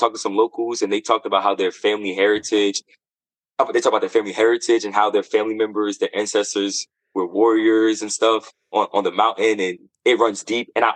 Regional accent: New Jersey, United States; But yeah, Jersey is like my hometown. I love the nature side of it.

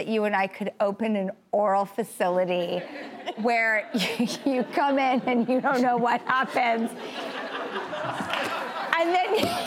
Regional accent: California, United States; Growing up in California, you can't get anywhere without driving.

